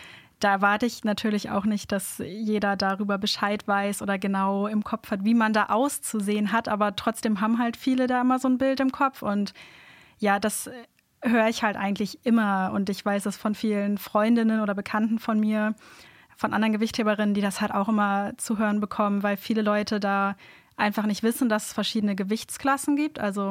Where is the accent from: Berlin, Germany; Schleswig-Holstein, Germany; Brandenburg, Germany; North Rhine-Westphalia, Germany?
Schleswig-Holstein, Germany; Kiel; Ich komme aus Kiel